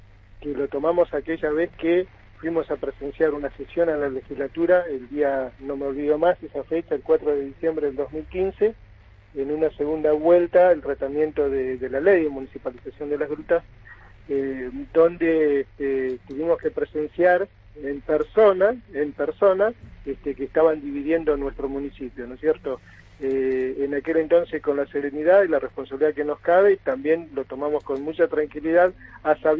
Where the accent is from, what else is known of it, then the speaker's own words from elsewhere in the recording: San Antonio Oeste, Río Negro, Argentina; Yo soy nacido y criado en San Antonio.